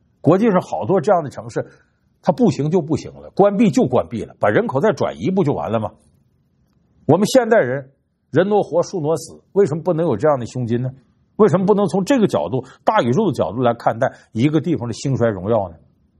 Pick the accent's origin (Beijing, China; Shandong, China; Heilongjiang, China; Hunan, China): Heilongjiang, China; Harbin; 我得说到我的家乡哈尔滨，这几年冰雪旅游搞得非常火。